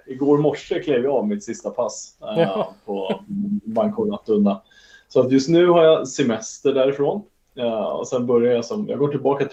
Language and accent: Swedish; Huddinge, Stockholm County, Sweden; born or raised there; now in Värmdö, Sweden